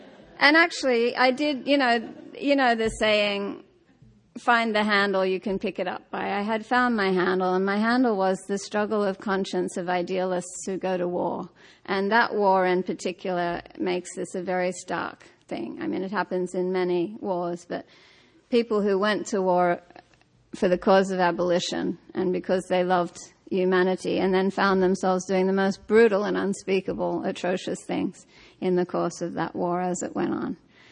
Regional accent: Australia; all the books I read at that period growing up in Australia were from somewhere else

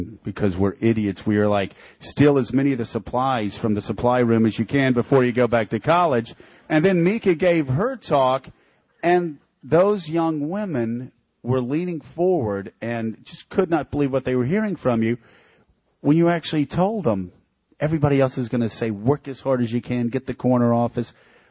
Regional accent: Florida, United States; They knew I was from Florida, that I couldn't stand it.

